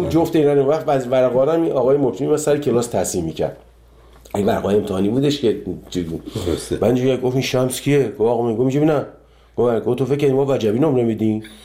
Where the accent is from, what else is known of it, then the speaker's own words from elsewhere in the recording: Iran; moved away; 30 سال 30 خورده سال که از ایران من اومدم بیرون